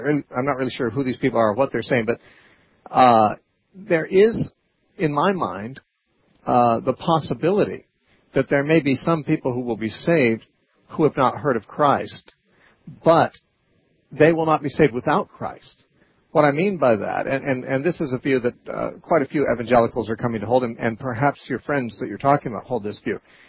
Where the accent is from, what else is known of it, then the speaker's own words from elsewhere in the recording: California, United States; I grew up there too.